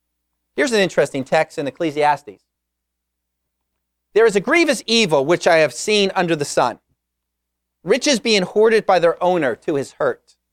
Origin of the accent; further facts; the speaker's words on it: United States; born there; I mean, I was born in America. I got a free education.